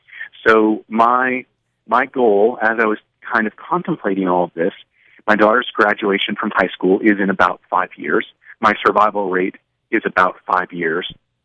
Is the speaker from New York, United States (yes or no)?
yes; Port Leyden, New York, United States; I grew up in Lewis County in Port Lydon and lived there up until the time I went to college. And my family still lives in the area, so I absolutely consider that home.